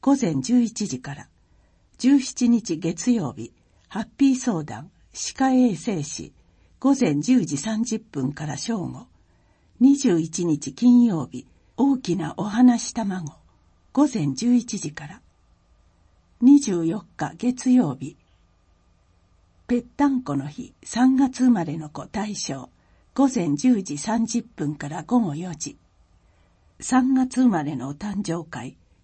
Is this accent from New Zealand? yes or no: yes; Whanganui, Manawatū-Whanganui, New Zealand; Japanese is a second language; now in Okaya, Japan; 岡谷市は私のふるさとワンガヌイ町ニュージーランドと同じように自然に囲まれている美しい町です。